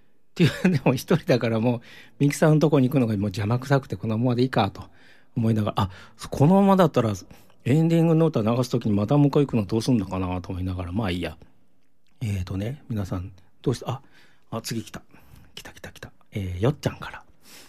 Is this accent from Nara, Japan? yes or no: yes; Nara, Japan; born there; accent: Kansai; moved away as an adult; now in Osaka, Japan; もともと奈良生まれで、どれぐらいかな、20歳ぐらいから大阪におりまして、やっとこう関西弁も出なくなったかなとなわけないけどね思ったんですけど